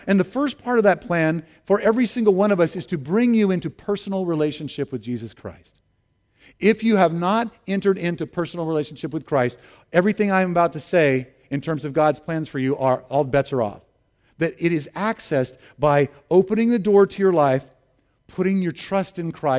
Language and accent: English; Memphis, Tennessee, United States; I grew up in Memphis, Tennessee for some portion of time